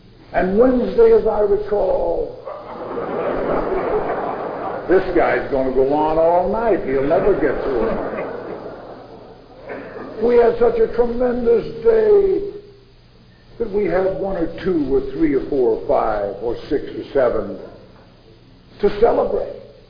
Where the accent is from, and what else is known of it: Ireland